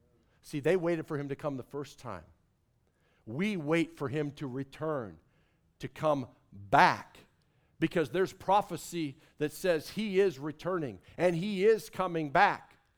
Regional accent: Mount Vernon, Illinois, United States; You know, place I grew up, Mount Vernon, small little community.

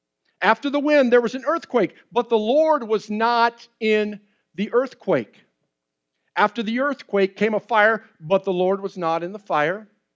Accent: Minnesota, United States; I grew up in Minnesota. It's really cold, all right?

